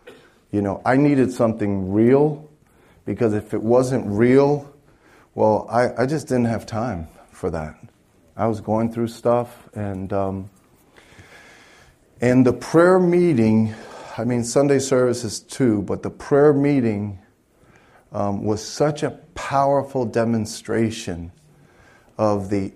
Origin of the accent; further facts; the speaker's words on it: New York, United States; I grew up in Brooklyn, and I never went to church.